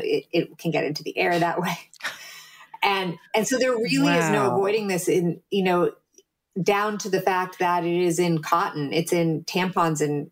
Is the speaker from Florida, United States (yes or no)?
no; California, United States; I don't know if it's because I'm from Silicon Valley